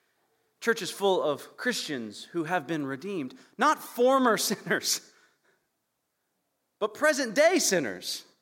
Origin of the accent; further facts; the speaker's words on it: Kentucky, United States; I am from Kentucky, what some of you all probably think is the Bible Belt.